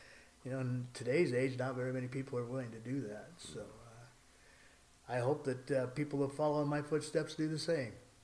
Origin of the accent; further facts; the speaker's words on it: Pacific Northwest, United States; I grew up in the Northwest. Everybody logged or fished. Today, hardly anybody logs there now.